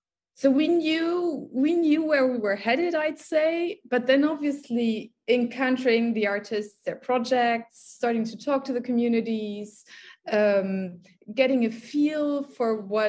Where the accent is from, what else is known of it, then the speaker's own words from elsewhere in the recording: Luxembourg; moved away as an adult; I come from Luxembourg.